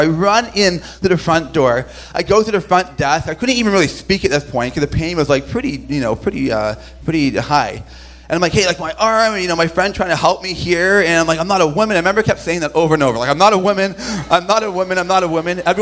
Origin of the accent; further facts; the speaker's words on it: Toronto, Ontario, Canada; although I was, you know, born and raised in Toronto.